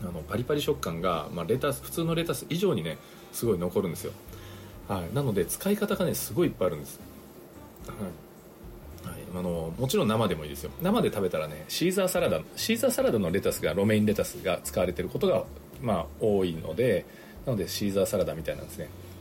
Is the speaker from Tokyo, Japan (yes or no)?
yes; Tokyo, Japan; まあ、私東京の人間なので